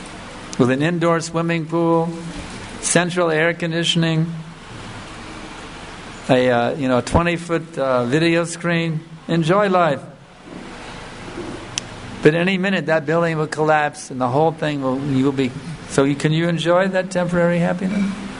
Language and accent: English; United States; we have as a kid growing up in America, I don't know if they have it here, but back in the 60s, that was the big thing